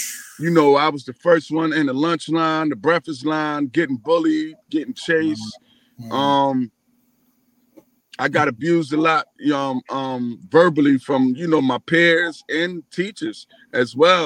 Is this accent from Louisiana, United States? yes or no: no; Philadelphia, Pennsylvania, United States; Myself, I'm from Philadelphia. Born and raised all my life in West Philly, but the whole Philly is my stomping grounds.